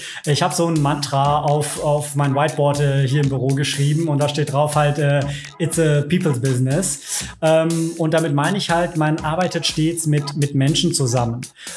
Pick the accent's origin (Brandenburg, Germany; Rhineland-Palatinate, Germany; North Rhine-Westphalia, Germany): North Rhine-Westphalia, Germany; Cologne; born there; gebürtiger Kölner und Freelancer aus Leidenschaft.